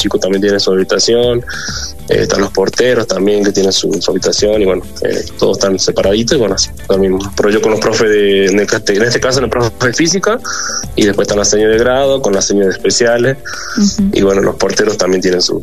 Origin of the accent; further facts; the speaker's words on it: San Francisco, Santa Cruz, Bolivia; Y soy de San Francisco, departamento de Valle Grande, allá en Las Yungas.